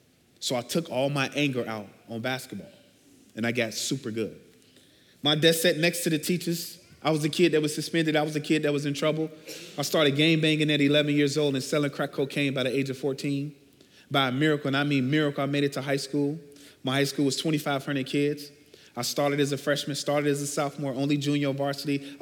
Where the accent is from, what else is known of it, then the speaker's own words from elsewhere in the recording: Chicago, Illinois, United States; But I'm from Chicago, born and bred. I grew up in generational poverty in the projects on the south side of Chicago.